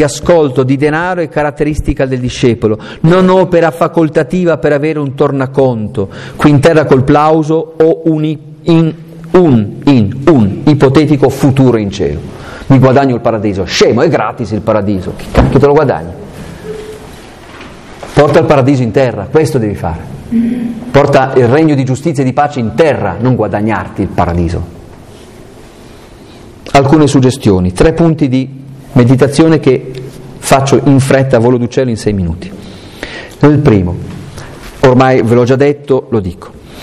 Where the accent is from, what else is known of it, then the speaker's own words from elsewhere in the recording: Aosta, Aosta Valley, Italy; born there; Io non so perché nel 65 sono nato ad Aosta e non a Baghdad.